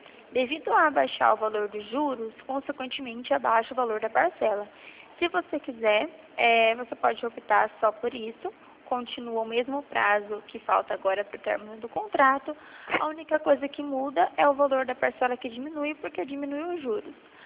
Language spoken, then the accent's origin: Portuguese; Ourinhos, São Paulo, Brazil; Eu sou de Ourinhos.